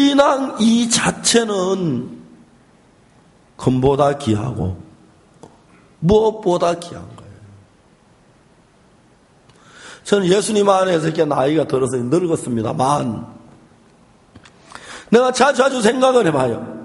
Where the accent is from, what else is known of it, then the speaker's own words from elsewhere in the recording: South Korea; 한국 남자들이 이상한 게 참 많아요. 저도 한국 남자입니다만은